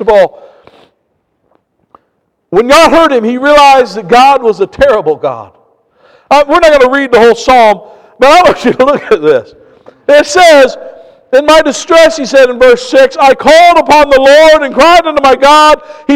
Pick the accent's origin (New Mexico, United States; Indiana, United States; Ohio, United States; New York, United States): Indiana, United States; also born or lived in California; I was born in Indiana. We never had earthquakes when I was growing up. I went out to California